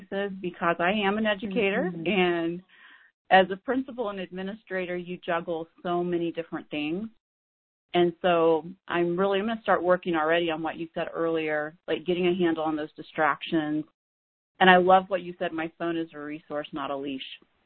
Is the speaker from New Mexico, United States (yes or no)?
yes; New Mexico, United States; I am. I'm originally from New Mexico.